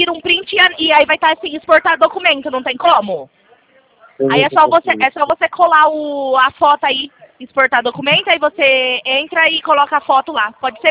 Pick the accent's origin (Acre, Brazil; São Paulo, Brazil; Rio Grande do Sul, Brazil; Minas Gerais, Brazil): São Paulo, Brazil; Americana; Eu sou aqui de Americana, próxima a Campinas